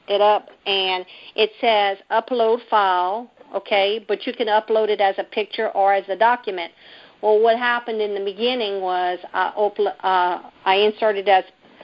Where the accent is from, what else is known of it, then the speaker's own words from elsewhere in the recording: Louisiana, United States; Southwest Louisiana.